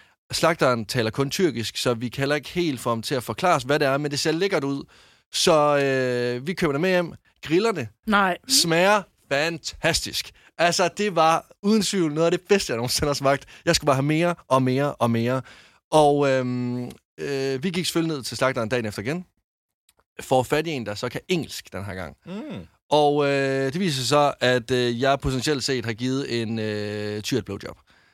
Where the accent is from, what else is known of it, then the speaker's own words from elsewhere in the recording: Jutland, Denmark; Jeg er jo jyde jo.